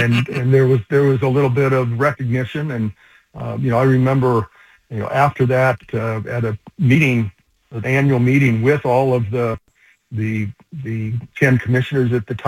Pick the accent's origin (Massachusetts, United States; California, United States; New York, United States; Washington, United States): Washington, United States; born or raised there; also born or lived in Oregon